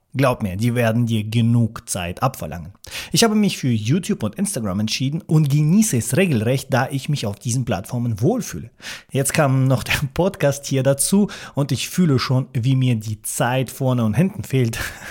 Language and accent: German; Baden-Württemberg, Germany; also born or lived in Russia; geboren in Russland, Migrationshintergrund, aufgestiegen von der Hauptschule, Gymi gemacht, aufgewachsen am Bodensee im Schwabenländle